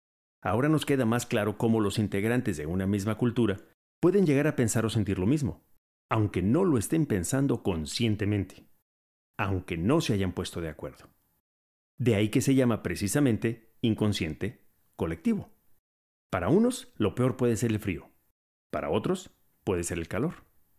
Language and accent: Spanish; Mexico City, Mexico; Como mexicano y como oriundo de la Ciudad de México, puedo decir que no todos los capitalinos somos como nos pintan.